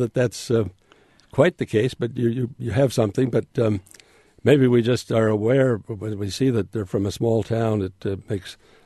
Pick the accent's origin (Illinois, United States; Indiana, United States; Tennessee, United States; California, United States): Illinois, United States; Growing up in Illinois helps wherever you are.